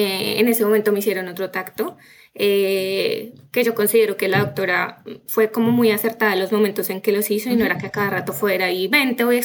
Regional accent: Colombia; nosotros somos de Colombia

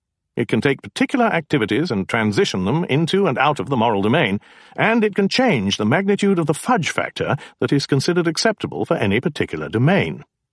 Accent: Israel; Because I grew up in Israel, I especially wanted to see how Israelis measured up.

